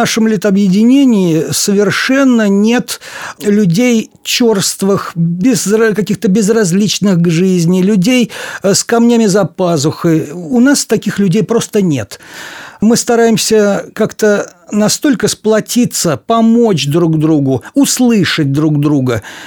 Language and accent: Russian; Samara, Samara Oblast, Russia; я коренной самарец, я родился в Самаре, мама моя тоже самарская. И несмотря на то, что я горожанин, мне, конечно, все-таки ближе природа. Ближе вот эта провинциальность.